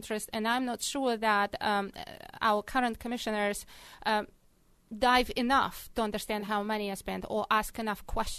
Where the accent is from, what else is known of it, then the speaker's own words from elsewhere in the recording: Russia; I was born in Soviet Union. And when I went to school, my elementary school happened during Soviet Union times.